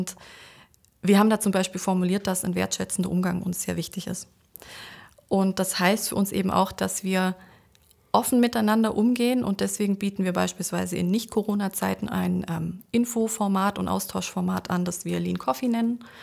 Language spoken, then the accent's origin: German; Baden-Württemberg, Germany; War nicht so sehr schwierig, ich komme ja aus der Ecke.